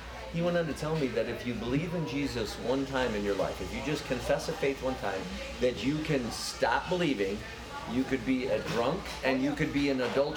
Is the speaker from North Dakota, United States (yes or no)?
no; Missouri, United States; We're from Missouri.